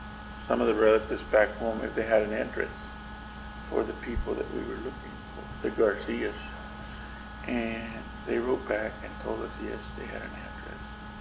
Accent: Edna, Texas, United States; born there; I was born in Edna, Texas, February

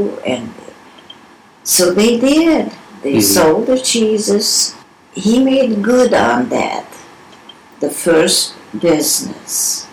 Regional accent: Romania; moved away as an adult; now in Portland, United States; I came from Romania. Actually, I was first deported to two concentration camps, and then I came to Portland.

